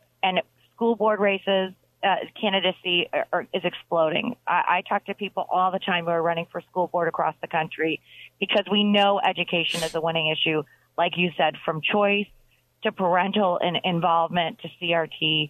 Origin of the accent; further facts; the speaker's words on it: Michigan, United States; I'm from Michigan, where our kids were kept out of the classroom.